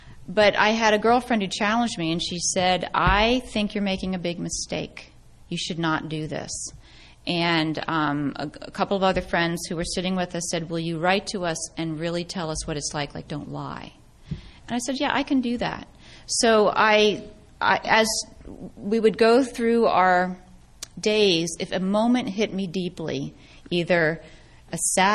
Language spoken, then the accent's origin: English; East Coast, United States; moved away; I'm from the East Coast originally. So when we moved out and you're surrounded by all of these creative people, it is inspiring.